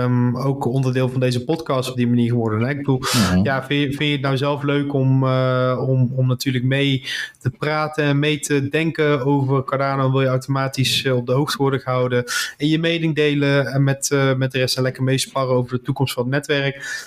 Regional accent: Netherlands; Nou ja, kijk, ik kom uit Nederland.

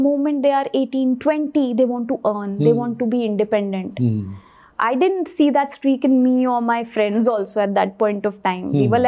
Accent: New Delhi, Delhi, India; Since I was brought up in the Mandi House area where all the cultural centers are there

